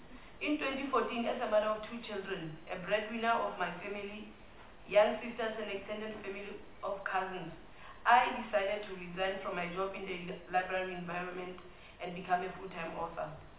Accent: Kabancho, Free State, South Africa; I'm born and bred in Kabancho, a small town in the Free State.

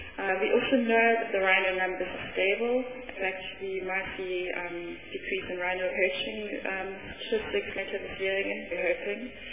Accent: South Africa; I'm also South African. I do have some German heritage, hence the funny two dots on the U.

